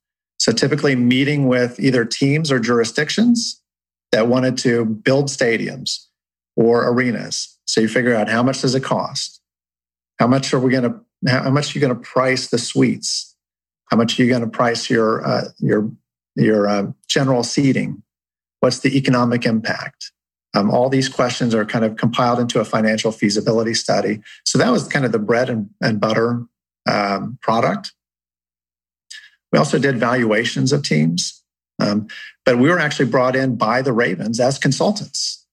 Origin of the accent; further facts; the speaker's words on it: Kansas, United States; also born or lived in Oklahoma; I'm a Midwesterner. I grew up in Oklahoma and Kansas. I spent a good portion of my time on a farm in Kansas.